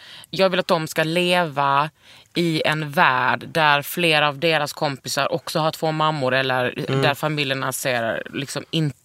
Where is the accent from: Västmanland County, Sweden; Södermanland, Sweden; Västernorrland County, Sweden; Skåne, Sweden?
Skåne, Sweden; Lund; Jag är uppvuxen i Lund